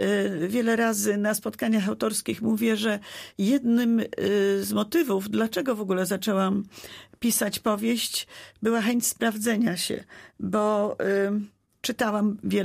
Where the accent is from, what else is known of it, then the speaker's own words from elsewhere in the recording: Kargowa, Lubusz Voivodeship, Poland; born there; Urodziłam się w Kargowej, bo tam była porodówka.